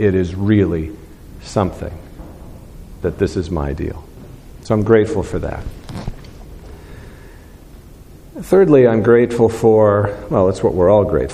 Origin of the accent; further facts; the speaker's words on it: Midwest, United States; And I think I come from the Midwest, and especially in small towns up there, there's this sort of custom that you never lock your car